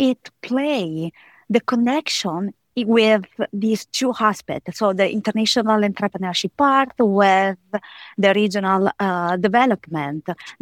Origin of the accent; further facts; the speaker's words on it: Italy; I come from Italy, and so I work in Italy.